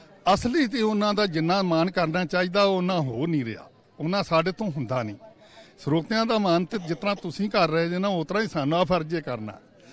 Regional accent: Amritsar, Punjab, India; ਮੇਰਾ ਅੰਮ੍ਰਿਤਸਰ ਮੇਰਾ ਡਿਸਟ੍ਰਿਕਟ ਹੈ, ਮੈਂ ਅੰਮ੍ਰਿਤਸਰ ਦੇ ਵਿੱਚ ਰਹਿੰਦਾ, ਬਿਲਕੁਲ ਅੰਮ੍ਰਿਤਸਰ ਗੋਲਡਨ ਟੈਂਪਲ ਦੇ ਨਾਲ ਮੇਰਾ ਘਰ ਹੈ।

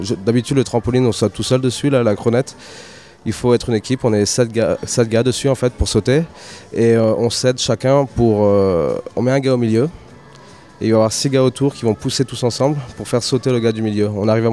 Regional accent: Nice, Provence-Alpes-Côte d'Azur, France; Et je viens de Nice, moi, personnellement.

